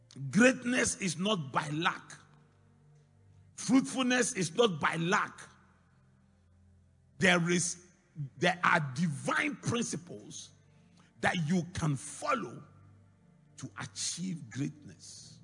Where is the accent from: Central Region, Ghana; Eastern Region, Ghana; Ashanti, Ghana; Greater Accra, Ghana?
Eastern Region, Ghana; Mampong Akuapem; When you go to my hometown at Mampoekwapim, there's a hospital there. It's called the Tetekwashi Memorial Hospital.